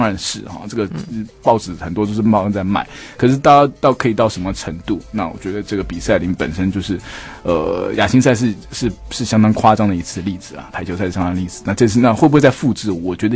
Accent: Taiwan; 她其实腿不是我们台湾人喜欢那种

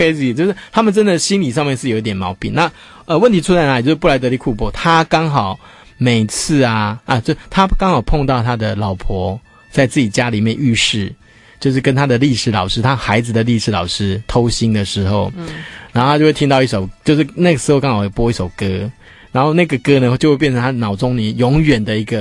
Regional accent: Taiwan; 就是不会像我们台湾这边可能就蛮严重的。

